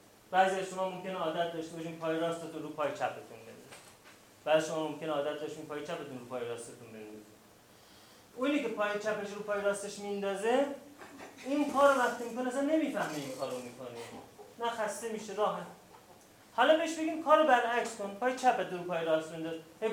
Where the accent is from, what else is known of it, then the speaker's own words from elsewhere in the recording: Iran; چون ما ایرانی هستیم، مسئله برای ما ارزش شخصی داره، ارزش ناموسی داره.